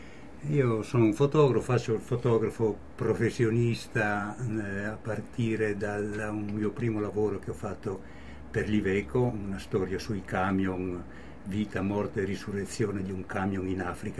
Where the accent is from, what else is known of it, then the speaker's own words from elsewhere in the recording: Friuli-Venezia Giulia, Italy; moved away as an adult; also born or lived in Bruneck; Sono andato in Germania all'età di 19 anni, prima a Brunico, perché io sono friulano, ma ho abitato a Brunico tanto tempo.